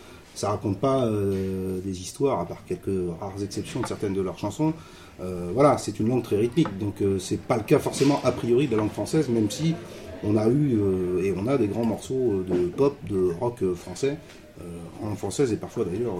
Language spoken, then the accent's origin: French; Paris, Île-de-France, France; Alors moi, je viens de Paris. Je suis pas un régional de l'étape, pour le coup, je viens de Paris